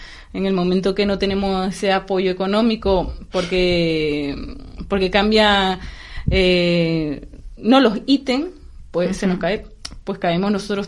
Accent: Canary Islands, Spain; yo soy de Gran Canaria. Claro, ¿no? Sí, aquí llevo 2 años

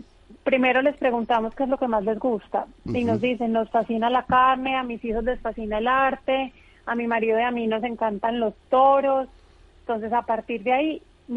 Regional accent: Colombia; now in Spain; siendo colombiana, entonces es para ayudarles a nuestros coterráneos y a nuestros hermanos latinoamericanos llegar a España

